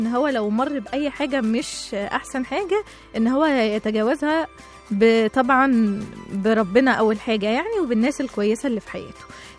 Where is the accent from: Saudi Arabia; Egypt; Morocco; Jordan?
Egypt; واحنا كشعب مصري معروفين ان الشعب المصري يعني معروف بخف الدم